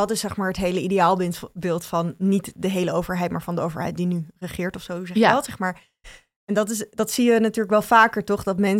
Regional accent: Bennekom, Gelderland, Netherlands; born there; ik ben in Bennekom geboren.

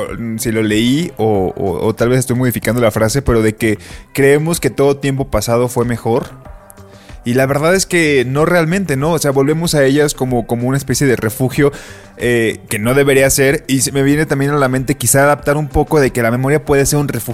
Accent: Colima, Mexico; now in Mexico City, Mexico; Me pasó con los amigos cuando me mudé a la Ciudad de México. Que siempre, como los primeros meses que estaba acá y que no conocía a nadie, decía, ay Dios, es que en serio quiero volver a Colima

